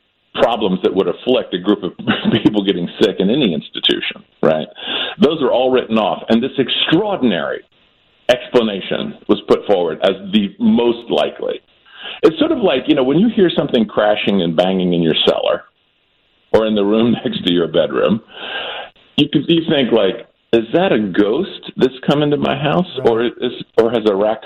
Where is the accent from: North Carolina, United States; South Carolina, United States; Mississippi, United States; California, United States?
South Carolina, United States; I grew up in South Carolina.